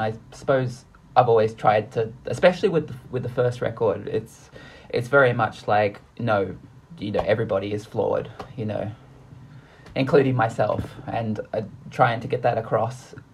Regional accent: Adelaide, South Australia, Australia; now in Melbourne, Australia; Like I grew up in Adelaide, and like when I was growing up, there was like very little that was exciting.

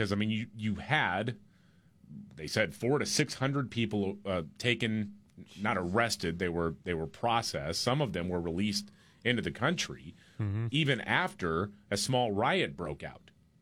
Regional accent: Houston, Texas, United States; All right, this is in my hometown of Houston, Texas, man.

